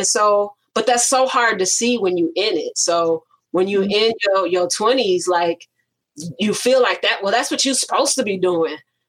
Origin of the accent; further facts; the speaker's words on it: Milwaukee, Wisconsin, United States; also born or lived in Chicago; I'm originally from Milwaukee, and Midwest. You know, Chicago is right down the street. Okay. And so just have visited Chicago often, but then I moved there for graduate school.